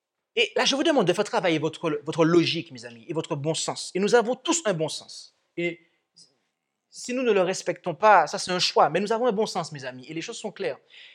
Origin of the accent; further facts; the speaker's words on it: Martinique; Mon père est noir, ma mère est blanche, je suis métisse. Et moi, j'ai grandi en Martinique